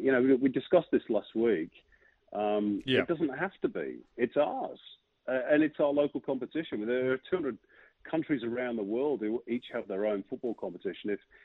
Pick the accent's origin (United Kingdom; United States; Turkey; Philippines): United Kingdom; England; born there; as an Englishman by birth